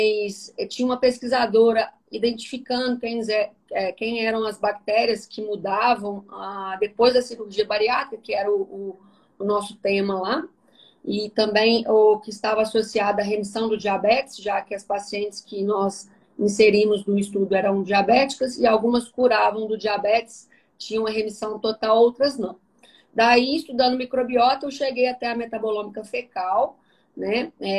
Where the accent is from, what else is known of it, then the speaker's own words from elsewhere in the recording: Bicas, Minas Gerais, Brazil; now in São Paulo, Brazil; eu sou nutricionista. Eu sou de Juiz de Fora, de Bicas, uma cidade do interior, próxima a Juiz de Fora, Minas Gerais. Me formei lá, né?